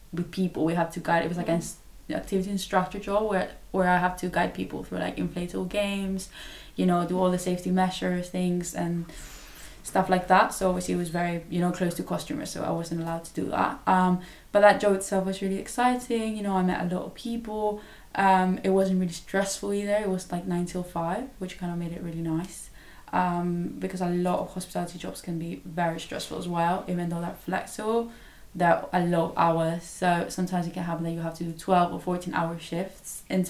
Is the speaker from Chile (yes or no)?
yes; Chile; now in London, United Kingdom; I'm from Chile originally, and now I live with Laura and Anouk in London.